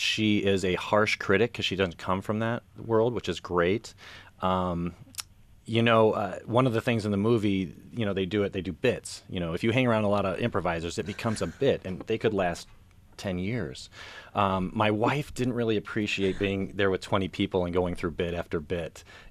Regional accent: Chicago, Illinois, United States; I grew up in Chicago, Had a job in corporate America first and then found improv later.

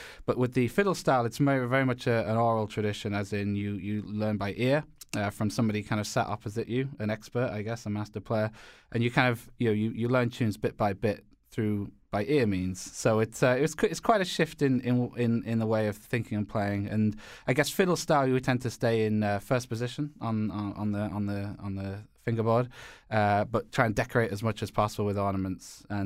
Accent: England, United Kingdom; I'm from Northern England. I was born and raised in Northern England and studied classical violin from a young age

